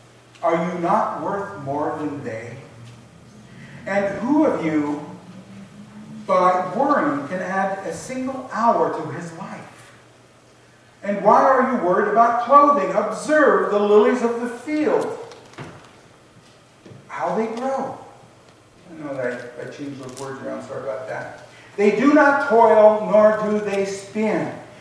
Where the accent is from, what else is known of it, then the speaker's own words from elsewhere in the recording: Oregon, United States; I grew up in the Willamette Valley. Willamette Valley has water.